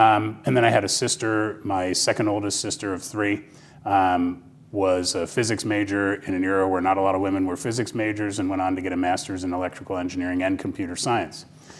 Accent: New Jersey, United States; at AT&T's headquarters in Basking Ridge, New Jersey, my home state.

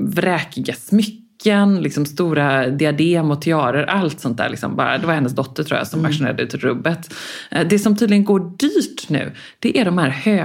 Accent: Stockholm, Stockholm County, Sweden; Du ser alltså att jag är från Stockholm.

